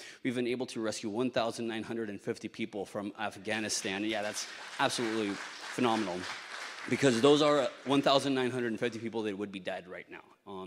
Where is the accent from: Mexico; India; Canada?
Mexico; now in United States; I'm from Mexico, and guns are illegal in Mexico.